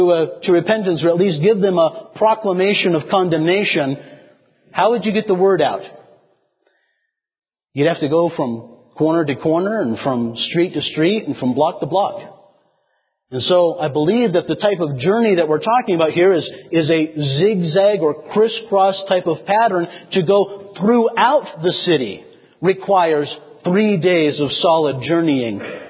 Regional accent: Arlington, Washington, United States; when I did most of my growing up in Washington State, if you looked on my address, it would say that I lived in Arlington, Washington.

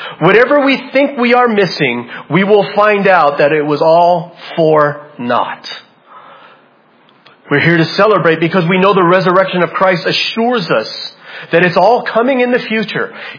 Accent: Hawaii, United States; I mean, I'm just like, look, man, we're from Hawaii.

